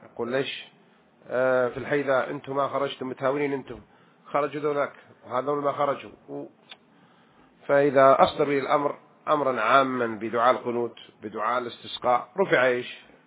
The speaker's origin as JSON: {"language": "Arabic", "country": "Egypt", "said": "أنا من مصر ويوجد فقراء ومساكين في مصر"}